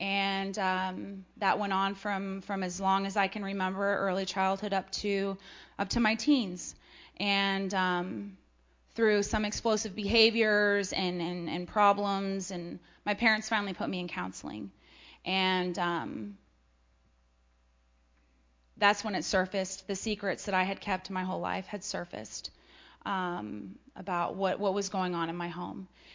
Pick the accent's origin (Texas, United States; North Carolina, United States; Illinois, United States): Texas, United States; Leander; I am 34 years old, and I am from Leander, Texas.